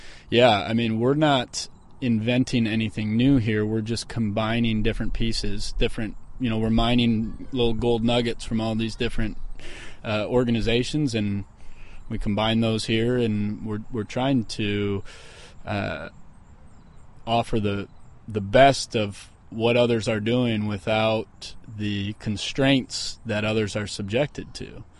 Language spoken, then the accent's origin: English; Michigan, United States; Her family's from Indianapolis, and I'm originally from Michigan, so we compromised.